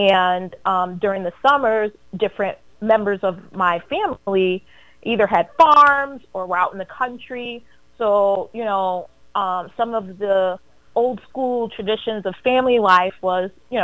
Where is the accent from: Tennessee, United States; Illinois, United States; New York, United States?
New York, United States; moved away; So I am originally from New York, like a lot of people that live here in Florida now.